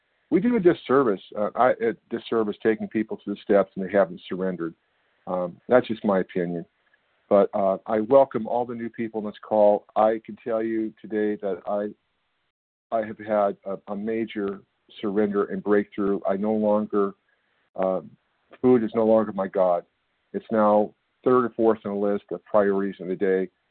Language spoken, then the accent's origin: English; California, United States; I'm from California.